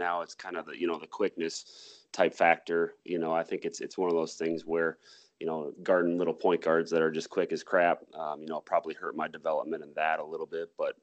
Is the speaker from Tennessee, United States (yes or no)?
no; Mason City, Iowa, United States; also born or lived in Lake Mills; So I was born in Lake Mills, Iowa, and then I went and we moved actually to Mason City when I was about 4 years old.